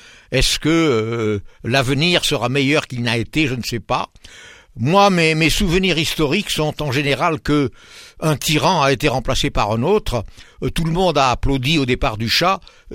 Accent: Occitanie, France; moved away; je suis originaire de l'Hérault. Comme beaucoup de gens, je suis monté dans le Nord pour gagner ma vie.

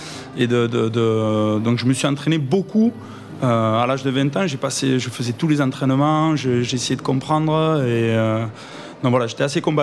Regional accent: Sète, Occitanie, France; Je suis de Sète.

